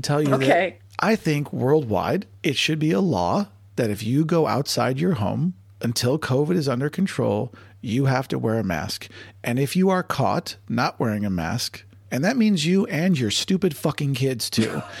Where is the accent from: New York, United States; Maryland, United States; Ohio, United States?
Ohio, United States; when I grew up in Ohio